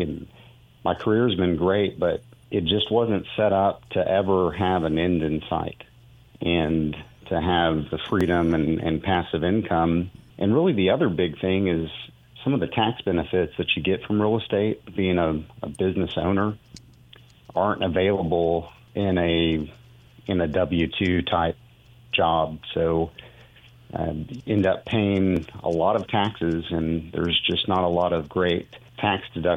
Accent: Oklahoma City, Oklahoma, United States; Well, I grew up in Oklahoma City, and I've had some cousins that have had single family rental properties

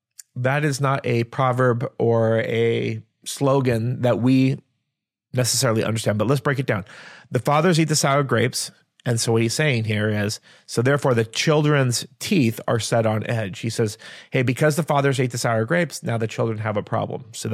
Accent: Washington, United States; So, you know, I was raised in the Yakima Valley.

